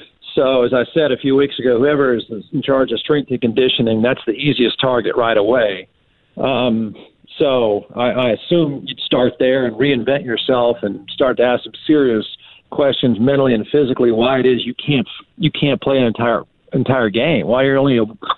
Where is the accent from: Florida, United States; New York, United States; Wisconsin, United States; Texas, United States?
Texas, United States; Austin; look, I grew up in Austin. I know hippie anti-vaxxers.